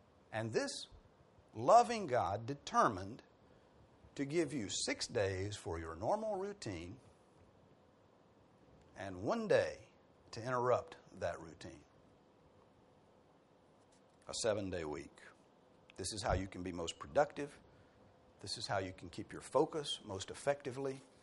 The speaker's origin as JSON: {"language": "English", "region": "the South", "country": "United States", "said": "You know, I come from the South, not far from here. It's a lot different from here, though, because it was a small town."}